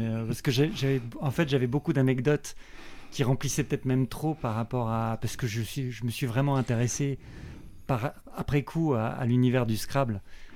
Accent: Mulhouse, Grand Est, France; also born or lived in Strasbourg; Je viens de Strasbourg, je suis originaire de Mulhouse, ce qu'on apprendra un petit peu dans le spectacle. Voilà, c'est la petite ville industrielle suisse au départ, qui est au sud de l'Alsace, donc dans le Haut-Rhin

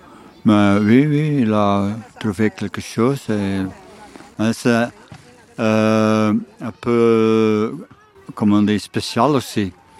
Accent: Leuven, Flanders, Belgium; je viens de Louvain.

